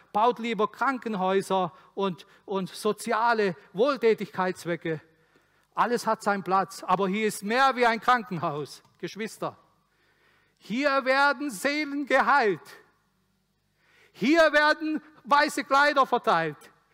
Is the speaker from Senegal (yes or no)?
no; Arad, Arad County, Romania; Dort, wo ich aufgewachsen bin, in Arad, in Mikalaka